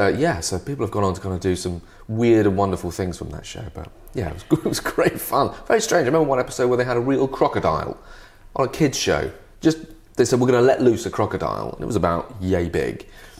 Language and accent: English; England, United Kingdom; I am an Englishman.